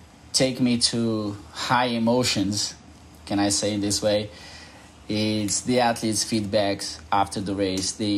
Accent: Brazil; English is a second language; from Brazil

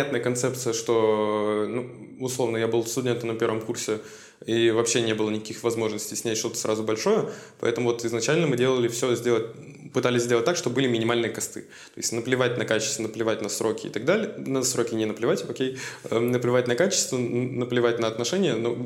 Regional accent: Izhevsk, Udmurtia, Russia; А я не из Москвы, я из такого маленького города под названием Ижевск, ну, маленького относительно.

